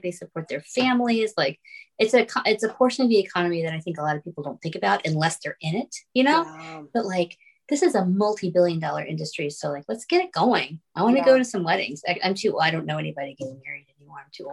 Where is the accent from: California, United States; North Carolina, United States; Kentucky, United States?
North Carolina, United States; Raleigh; Thursday will be at Quail Ridge Books, which is my hometown Raleigh bookstore that I've been going to since I was 10.